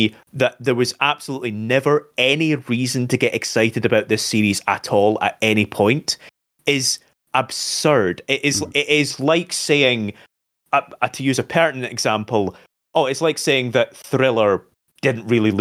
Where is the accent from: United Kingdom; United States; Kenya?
United Kingdom; No, I'm not sorry. I am British.